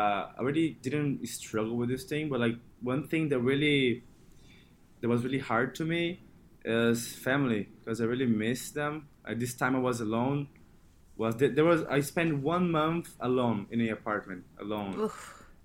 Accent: Brazil; English is a second language; now in United States; I came from Brazil, really not as much as USA, but not even close to pro.

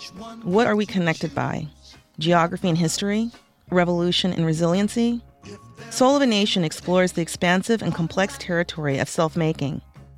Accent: West Coast, United States; There's a question I grew up hearing here on the West Coast.

